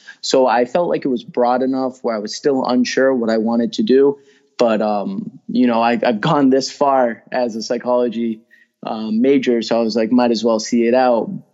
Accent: Springfield, Massachusetts, United States; I'm 23. Well, we'll be 23 at this point. And I'm from Springfield, Mass.

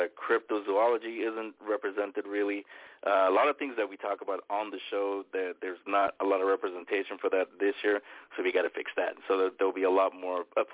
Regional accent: San Francisco, California, United States; It was in my home that I grew up in San Francisco. I call it the Haunted Mansion because it was at the end.

